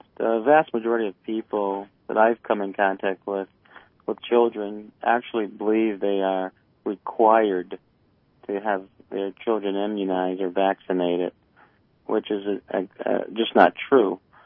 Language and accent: English; Detroit, Michigan, United States; I basically born and raised in Detroit, Michigan